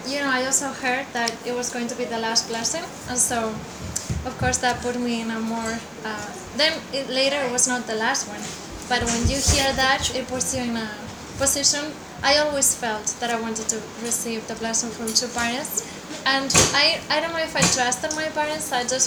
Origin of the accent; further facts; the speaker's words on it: Spain; Yes, I'm from Spain.